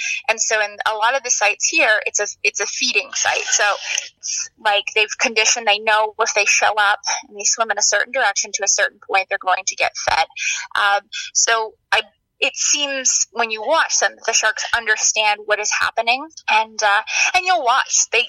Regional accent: Maine, United States; And I grew up in Maine, and my dad used to go to Florida every year for work, and we would go.

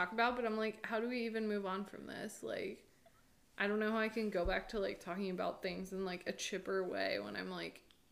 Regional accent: United States; Like, I'm American, I want to litigate

